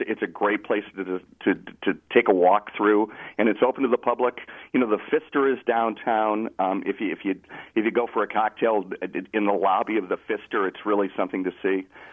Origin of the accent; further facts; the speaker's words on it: Milwaukee, Wisconsin, United States; So we have 12 neighborhoods that we have visited in my hometown of Milwaukee